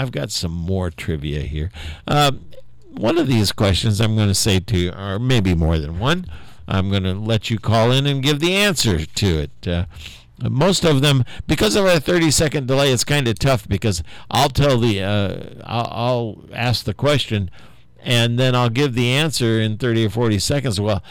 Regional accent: Indianapolis, Indiana, United States; born there; Now, I was born in Indianapolis, Indiana. Well, so was my wife. And we were both born at the same hospital, surprisingly enough.

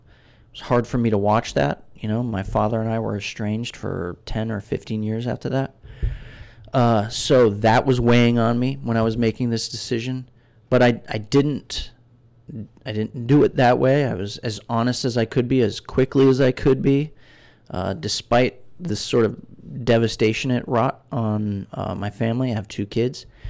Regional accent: Steubenville, Ohio, United States; She's from Steubenville, too. She's from my hometown. So there's this sort of built-in understanding about who we are, where we come from

